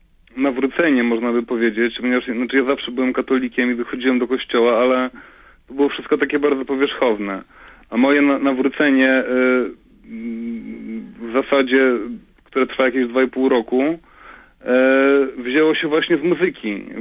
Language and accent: Polish; Warsaw, Masovian Voivodeship, Poland; Mówię z Warszawy, no właśnie jestem z Warszawy